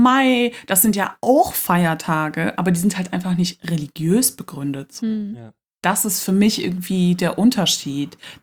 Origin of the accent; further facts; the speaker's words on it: Cologne, North Rhine-Westphalia, Germany; Ich komme aus Köln